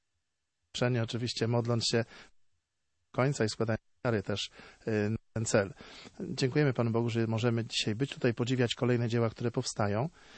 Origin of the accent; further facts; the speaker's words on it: Słupca, Greater Poland Voivodeship, Poland; My jesteśmy grupą ze Słupcy i z okolic.